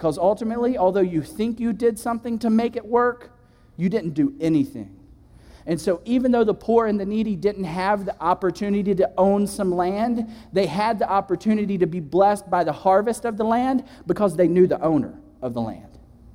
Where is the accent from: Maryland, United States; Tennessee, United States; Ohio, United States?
Tennessee, United States; I grew up on a farm. And so my dad's a farmer, my mom's a beautician. I'm from Tennessee.